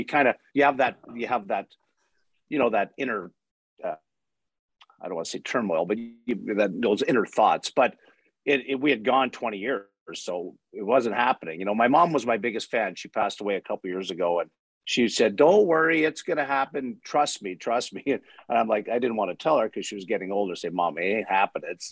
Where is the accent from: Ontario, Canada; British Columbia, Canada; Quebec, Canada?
Quebec, Canada; Montreal; You know, growing up in the Montreal corridor, you couldn't help be a Canadiens fan.